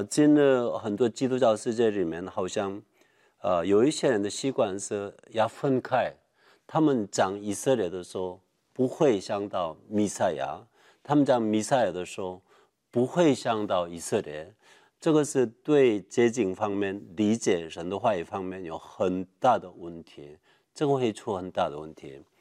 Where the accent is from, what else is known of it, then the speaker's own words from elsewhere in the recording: South Korea; Chinese is a second language; moved away as an adult; also born or lived in Taiwan / Israel; now in United States; 我出生在韩国，做韩国人。我的祖先呢好像没有那个华人或者中国人。然后呢我在那边长大了，读到大学，当兵，当完兵我去来台湾，